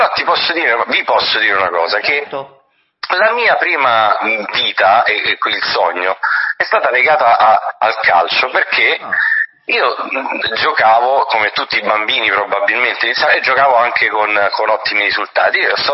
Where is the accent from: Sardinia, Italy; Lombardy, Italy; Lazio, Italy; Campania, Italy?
Lazio, Italy; Rome; So romano di Roma